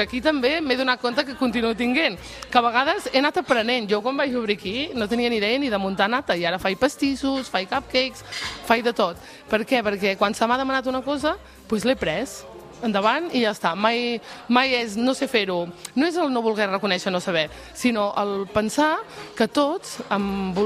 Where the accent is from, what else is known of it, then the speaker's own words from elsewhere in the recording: Olot, Catalonia, Spain; jo soc d'Olot, treballo en una cafeteria